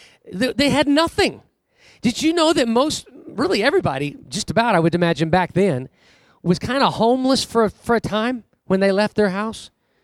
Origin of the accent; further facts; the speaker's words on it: San Jose, California, United States; moved away as an adult; because I grew up in San Jose and I thought, well, let's just go see what some things are about there.